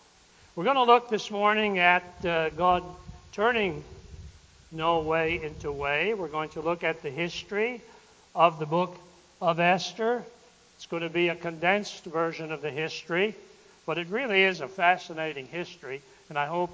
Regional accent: Wisconsin, United States; I'm from Wisconsin originally, and of course, if you're from Wisconsin, you are what they call a cheesehead.

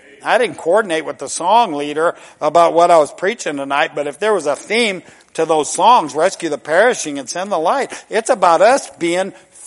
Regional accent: United States; I like freedom. I'm an American.

